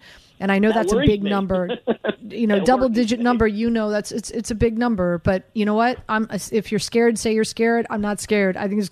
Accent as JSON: {"language": "English", "town": "Miami", "region": "Florida", "country": "United States", "tie": "born or raised there", "said": "I'm from Miami, born and raised. Grew up going to the Orange Bowl, watching Dan Marino throw passes to Duper and Clayton."}